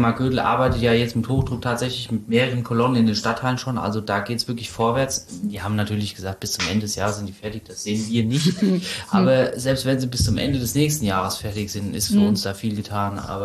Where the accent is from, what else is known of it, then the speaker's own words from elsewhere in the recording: Schotten, Hesse, Germany; ich bin aus Schotten